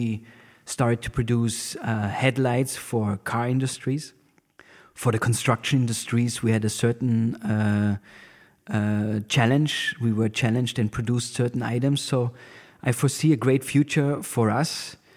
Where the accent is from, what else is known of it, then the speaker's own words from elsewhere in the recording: Tyrol, Austria; English is a second language; I'm from North Tyrol. And North Tyrol is famous for cow's milk and skiing.